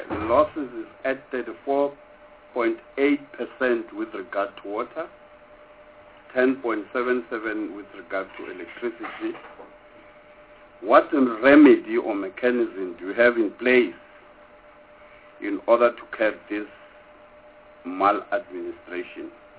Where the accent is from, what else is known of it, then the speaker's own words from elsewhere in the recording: Free State, South Africa; I'm from Free State.